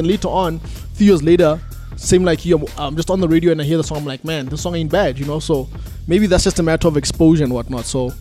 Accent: Free State, South Africa; like Afrikaans, we grew up in the Free State.

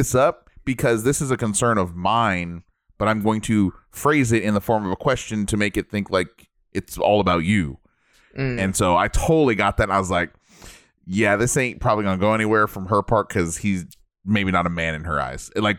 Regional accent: United States; Because I growing up in the States, I thought eggs had to stay refrigerated.

